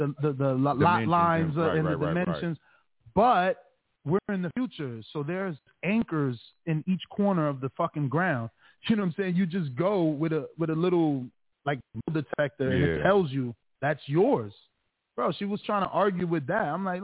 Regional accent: Florida, United States; Like, because, you know, I'm from Florida.

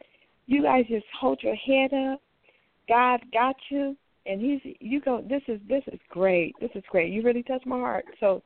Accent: Chino, California, United States; I'm from Chino.

